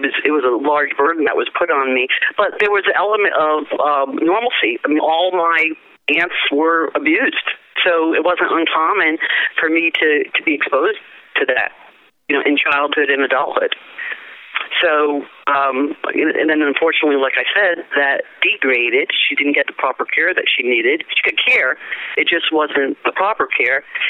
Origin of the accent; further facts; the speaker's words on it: Northeast, United States; because I'm from the Northeast, I'm from an ethnic family